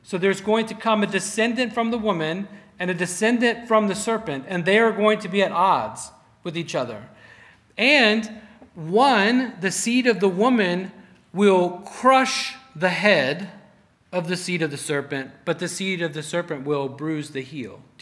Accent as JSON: {"language": "English", "region": "Texas", "country": "United States", "tie": "born or raised there", "said": "But when I was growing up in South Texas, we had fig trees."}